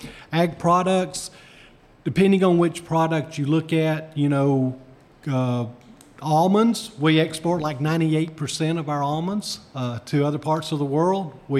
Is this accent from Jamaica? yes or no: no; Alabama, United States; I grew up in North Alabama, and there were two cotton gins within 3 miles of my house.